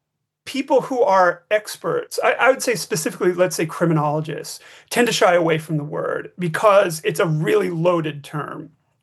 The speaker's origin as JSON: {"language": "English", "town": "New York City", "region": "New York", "country": "United States", "tie": "born or raised there", "lives_now": "California, United States", "said": "so it's not just the fact that I come from New York, although I've lived more than half of my life here in California, but it's the fact that it's a big part of the place, the neighborhood where my family's from, where I grew up"}